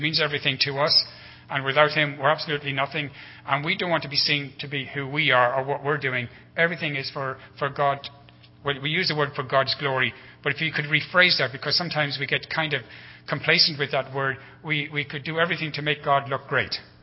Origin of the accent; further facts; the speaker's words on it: Ireland; and I'm an Irish mission worker in Arklow.